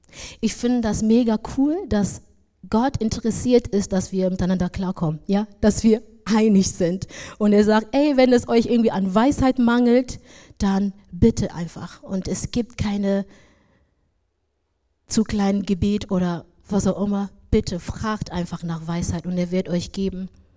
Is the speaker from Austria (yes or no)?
no; Nigeria; now in Germany; Ich bin in Nigeria groß geworden